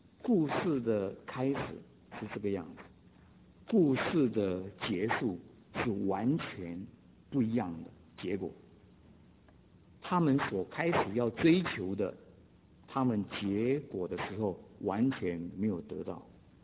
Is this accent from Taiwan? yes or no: yes; Taiwan; now in United States; 我们从台湾来到美国，要什么？定居在这里。